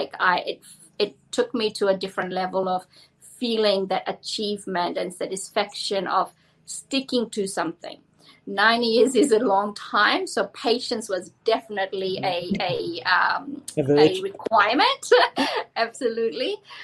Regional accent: New Zealand; like I am Indian, not born in India, grew up in New Zealand, and I was the only colored girl in my school.

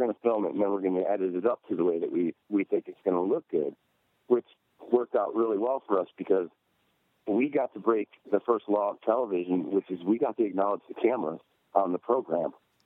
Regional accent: Detroit, Michigan, United States; moved away; I didn't know there was that much grass in the world until I moved from Detroit to Louisiana.

